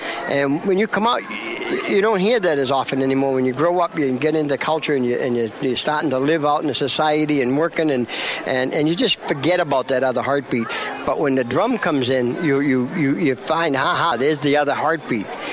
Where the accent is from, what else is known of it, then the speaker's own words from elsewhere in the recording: Maine, United States; I'm Passamaquoddy and Mi'kmaq, so I came down from Maine, and I learned all I could about the Wappinger people